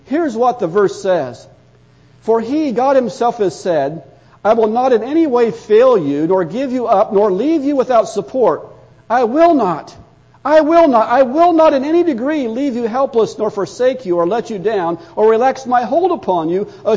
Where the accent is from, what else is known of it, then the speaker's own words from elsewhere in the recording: Indiana, United States; I came from Indiana. We don't have flash floods in Indiana.